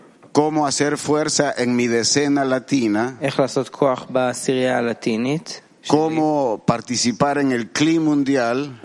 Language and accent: Spanish; Peru